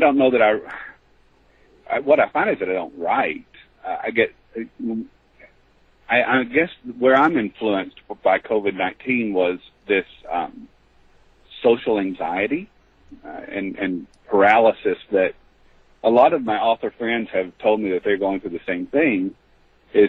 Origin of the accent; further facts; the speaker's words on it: the South, United States; I grew up in the South. I was exposed to racism really, really early.